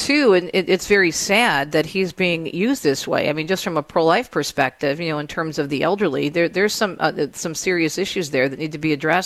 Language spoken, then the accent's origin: English; Michigan, United States; especially here in my home state of Michigan, Bill, and you know this